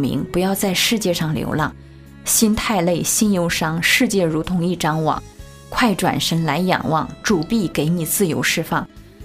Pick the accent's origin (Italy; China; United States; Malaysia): China; 是我从大陆来的时候做的一首最新的